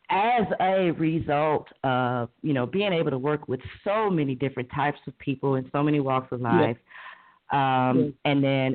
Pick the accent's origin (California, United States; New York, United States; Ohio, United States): Ohio, United States; Cleveland; I was living, born and raised in Cleveland's 5th District. So this is my neighborhood.